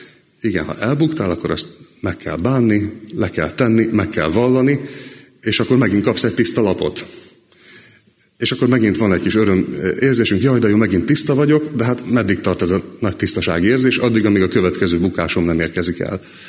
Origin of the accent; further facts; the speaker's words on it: Budapest, Hungary; born there; 1983. május 13-án születtem Budapesten, a Szabolcs utcába, természetes úton születtem